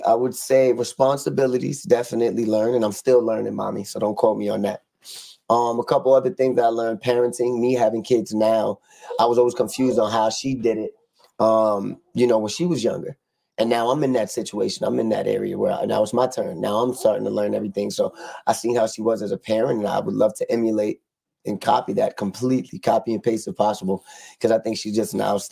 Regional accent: New Haven, Connecticut, United States; New Haven. You called it yourself. Born and raised in New Haven, man. All my life. Lived right there on Chatham Street.

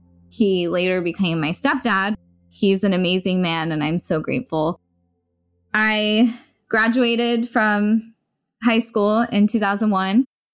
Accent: Laguna Niguel, California, United States; I was born and raised in Orange County. I was born in Laguna Beach, raised in Laguna Niguel.

